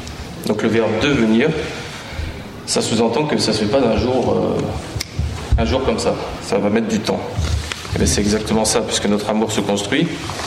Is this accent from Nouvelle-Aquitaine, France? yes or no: yes; Bordeaux, Nouvelle-Aquitaine, France; on est de Bordeaux.